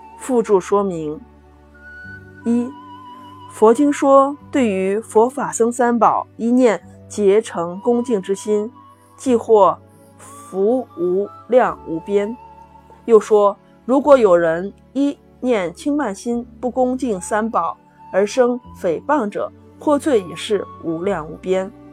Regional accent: Xi'an, Shaanxi, China; 我是来自于西安的

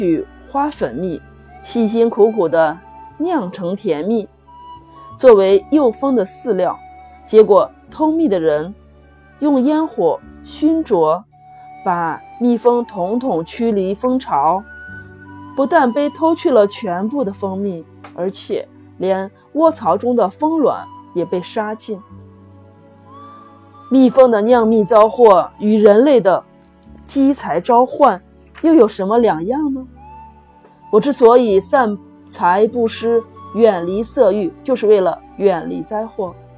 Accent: Xi'an, Shaanxi, China; 我是来自于西安的

